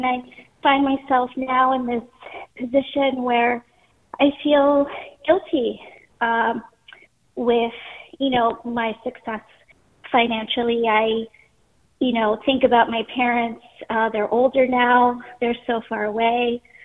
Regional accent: Honduras; now in New York, United States; I'm a first-generation immigrant. I'm from Honduras. And my parents live in Los Angeles, and I came to New York after high school to build a life. And I've been in New York all these years.

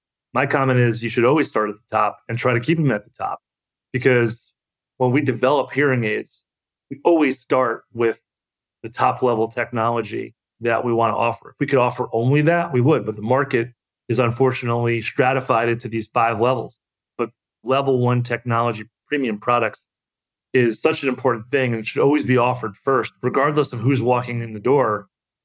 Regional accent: Long Island, New York, United States; And I'm from Long Island, New York. So there weren't a lot of pig shows where I grew up.

